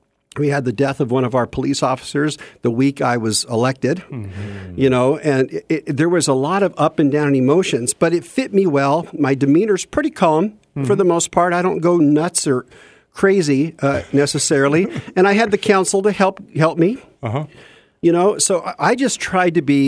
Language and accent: English; Fairbanks, Alaska, United States; born there; I was born in Fairbanks, and all through high school, my favorite subject was government.